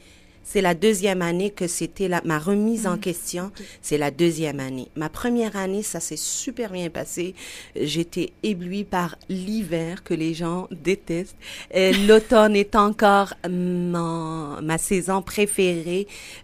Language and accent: French; Algeria; now in Canada; j'ai un juste équilibre entre mon pays d'origine qui est l'Algérie, je suis une arabe algérienne et je suis québécoise en même temps et j'assume parfaitement ça.